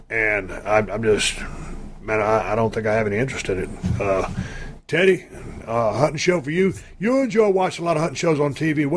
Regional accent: Poth, Texas, United States; Part of my family runs that place, and I grew up in Poth, Texas, where that place originated.

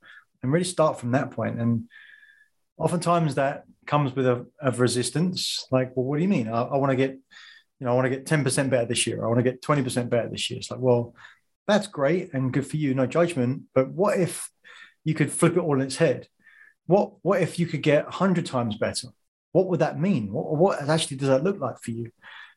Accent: England, United Kingdom; growing up in England, I worked for almost 20 years in the banking world, all over the world. I've lived in three continents and five locations

